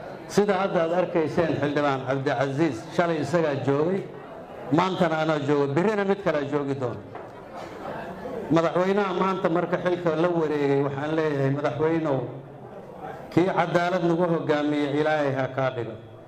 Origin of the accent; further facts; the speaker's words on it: Jubaland, Somalia; inta haddaan ka gudba aniga jubbaland baan ka soo jeedaa.